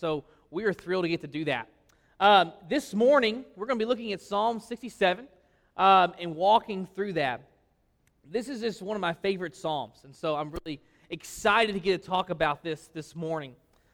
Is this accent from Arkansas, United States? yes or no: yes; White Hall, Arkansas, United States; also born or lived in Texas; We're both from Arkansas, born and brought up in Whitehall, Arkansas. So Arkansas is our home.